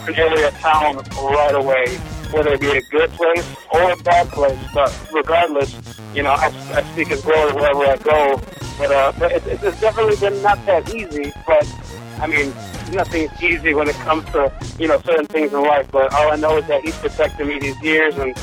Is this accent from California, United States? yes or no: no; Milwaukee, Wisconsin, United States; Now, I was born and raised in Milwaukee, the South Side area, which is, you know, majorly, I'm Puerto Rican, so there's a lot of Hispanics in the area.